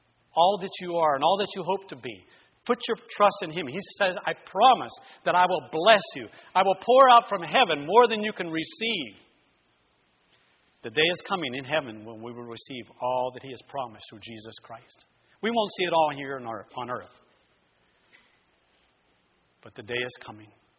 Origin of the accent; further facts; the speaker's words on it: Aliquippa, Pennsylvania, United States; My wife and I are both from Western Pennsylvania. I'm from Aliquippa.